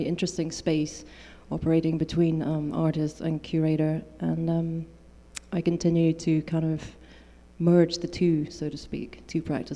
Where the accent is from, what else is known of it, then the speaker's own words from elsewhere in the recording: Edinburgh, Scotland, United Kingdom; also born or lived in London; now in San Francisco, United States; I moved to San Francisco over 10 years ago from London. And I'm originally from Edinburgh in Scotland.